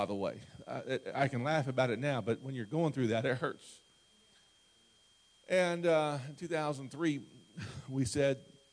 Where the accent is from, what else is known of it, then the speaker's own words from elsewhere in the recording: Ohio, United States; I grew up in Ohio, so it's not that big of a deal for me.